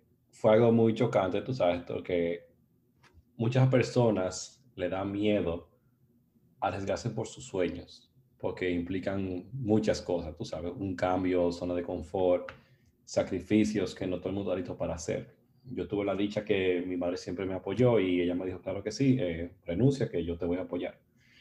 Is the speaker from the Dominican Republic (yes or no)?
yes; Santiago, Dominican Republic; also born or lived in Puerto Rico; Yo nací en Puerto Rico, criado en Santiago, República Dominicana.